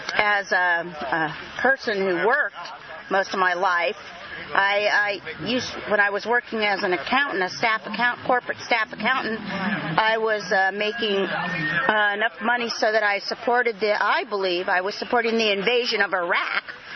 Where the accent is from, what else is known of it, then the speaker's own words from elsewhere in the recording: Venice, California, United States; Correct. I'm from Venice.